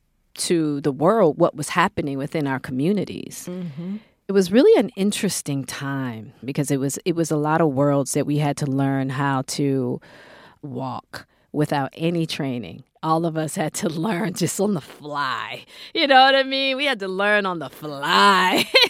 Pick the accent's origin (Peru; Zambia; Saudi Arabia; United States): United States; Hollywood, California; So as a woman, then I'm a Black woman, and then I'm a woman from Hollywood, which is the antithesis.